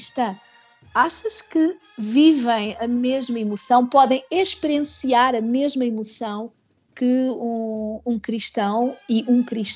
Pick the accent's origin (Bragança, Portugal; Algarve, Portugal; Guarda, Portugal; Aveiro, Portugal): Algarve, Portugal; Na minha terra comia-se muito, eu sou do Algarve, como todos já sabem, comia-se muito pão caseiro com banha.